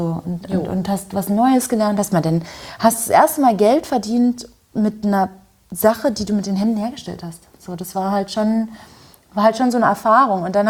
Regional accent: Görlitz, Saxony, Germany; In Görlitz, in meiner Heimatstadt.

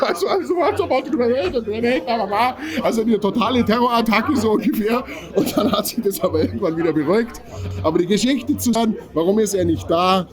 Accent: Landsberg am Lech, Bavaria, Germany; Ich komme aus Landsberg am Lech.

